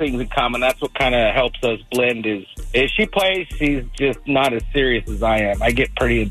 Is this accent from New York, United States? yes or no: no; Wyoming, United States; also born or lived in Texas; now in Arizona, United States; We've moved from state to state. We're from Wyoming. We moved to Texas, and then we moved here to Arizona.